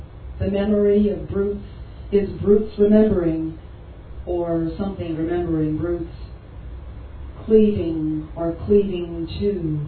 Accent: New Orleans, Louisiana, United States; moved away as an adult; now in Toronto, Canada; I'm from New Orleans originally, but I moved up to Toronto from New Orleans in 2005.

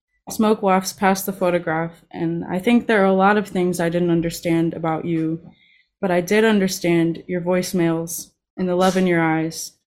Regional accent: New Orleans, Louisiana, United States; also born or lived in Texas; Obviously, as Liz said, I'm from the American South, New Orleans originally, and then Texas.

